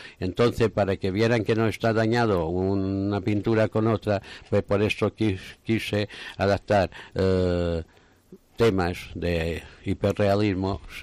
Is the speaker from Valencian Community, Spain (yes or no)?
no; Balearic Islands, Spain; Expongo algunas veces también en mi tierra, en Mallorca.